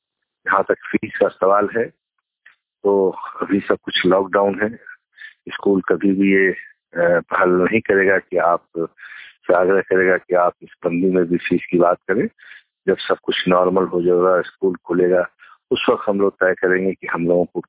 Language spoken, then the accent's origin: Hindi; Bihar, India; और चूंकि मैं बिहार का रहने वाला हूँ